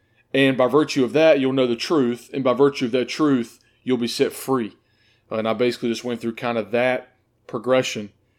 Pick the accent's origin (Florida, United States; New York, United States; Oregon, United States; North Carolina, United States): North Carolina, United States; Kings Mountain; I am from Kings Mountain, North Carolina.